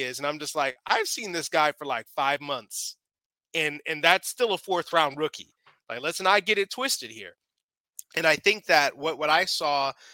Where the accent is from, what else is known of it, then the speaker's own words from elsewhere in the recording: Chicago, Illinois, United States; See, the thing is, I'm a Chicagoan originally.